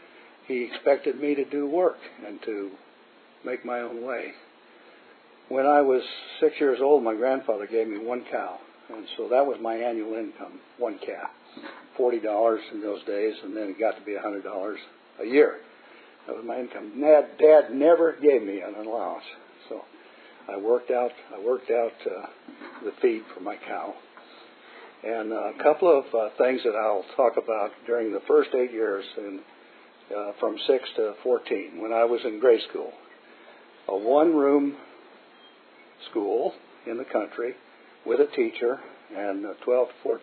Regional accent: Gordon, Nebraska, United States; I was born in Gordon, Nebraska. It's in the panhandle of Nebraska, up near Wyoming, South Dakota border, in the sand hills.

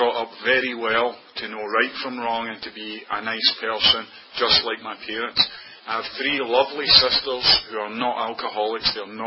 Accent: Scotland, United Kingdom; born there; I'm obviously not from Virginia. I was born in Scotland, and I was born into a normal family.

